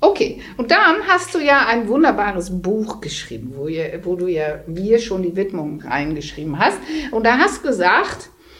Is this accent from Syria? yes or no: no; Netherlands; ich bin eine Holländerin. Ja, 26.